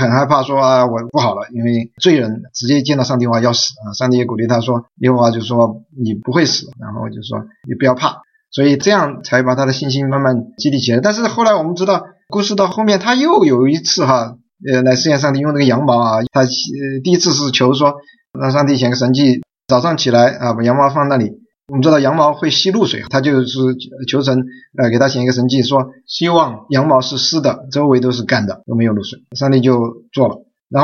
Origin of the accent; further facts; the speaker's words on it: South China, China; 我是南方人，可能发不好哈